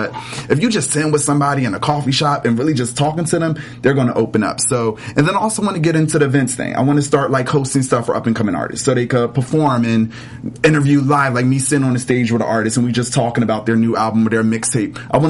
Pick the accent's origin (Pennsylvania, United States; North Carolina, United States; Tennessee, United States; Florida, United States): Pennsylvania, United States; Philadelphia; also born or lived in New York; Well, I'm from Philly.